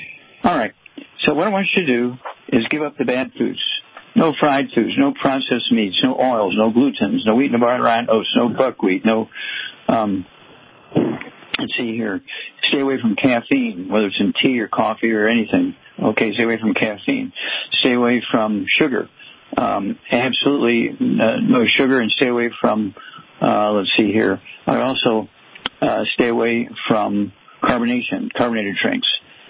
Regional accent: St. Louis, Missouri, United States; And I'm from St. Louis, Missouri. So I'm more than familiar with the zoo there.

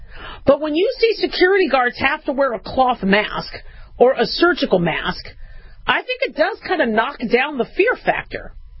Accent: Las Vegas, Nevada, United States; I grew up in Vegas when we had 99-cent shrimp cocktail, 99-cent prime rib or whatever.

